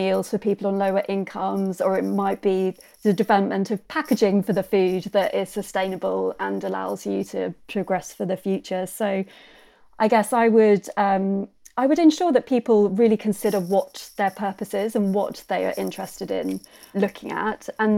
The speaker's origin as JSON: {"language": "English", "region": "South East England", "country": "United Kingdom", "tie": "born or raised there", "said": "just because I grew up in Kent, Brakes was the local big food business"}